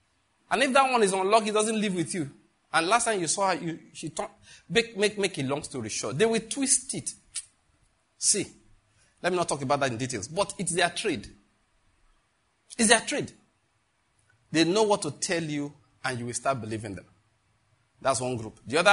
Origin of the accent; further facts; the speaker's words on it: Western Nigeria, Nigeria; I grew up in Western Nigeria, so I know what I'm talking about.